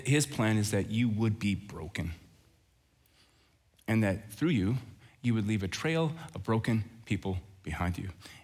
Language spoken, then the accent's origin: English; Red Deer, Alberta, Canada; I'm from Red Deer, so I know a lot.